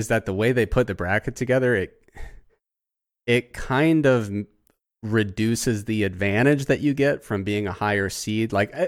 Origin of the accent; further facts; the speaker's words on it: Ohio, United States; because I grew up in Southern Ohio, most of my friends are Bengals fans.